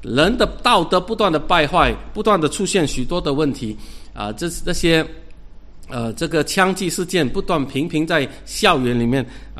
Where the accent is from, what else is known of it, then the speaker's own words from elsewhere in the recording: China; 就是我们中国人有一句话，就是爬得高看得远啊